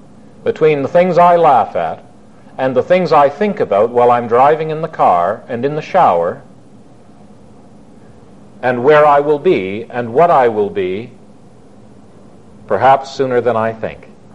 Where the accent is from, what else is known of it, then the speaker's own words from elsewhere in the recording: Scotland, United Kingdom; Well, I'm a Scotsman